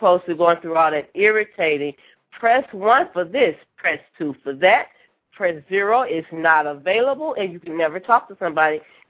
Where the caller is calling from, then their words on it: Cleveland, Ohio, United States; I'm calling from Cleveland, Ohio.